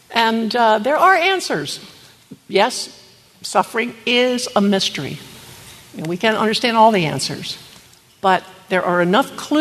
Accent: Maryland, United States; Because I'm from Maryland. And so, you know, I like oyster stew and all that good stuff. I love my mother's crab cakes.

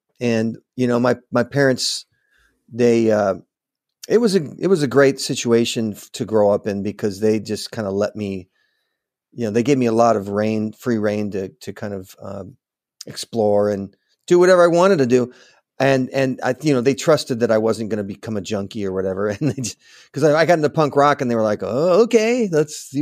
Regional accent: Manhattan Beach, California, United States; I was born in Los Angeles.

